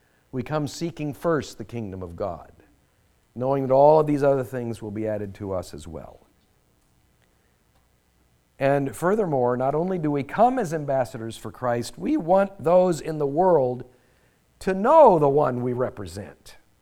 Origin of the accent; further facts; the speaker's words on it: United States; We do confess we are Americans, and the first foremost thing about being an American is that we are proud of ourselves.